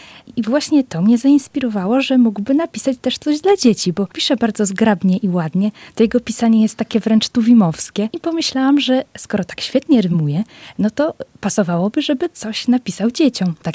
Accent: Białowieża, Podlaskie Voivodeship, Poland; chociaż oboje jesteśmy z Białowieży, chodziliśmy do tej samej szkoły podstawowej.

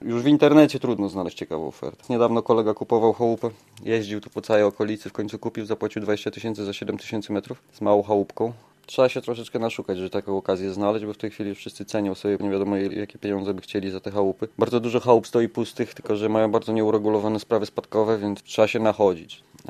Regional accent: Wołomin, Masovian Voivodeship, Poland; also born or lived in Warsaw; Wychowałem się w Wołominie pod Warszawą, 18 km koleją Wileńską. Ciekawe miasteczko, moja rodzina z nim była związana mniej więcej od początku istnienia miasta jako takiego, gdzieś tam od końca XIX, początku XX wieku. Potem mieszkałem trochę w Warszawie

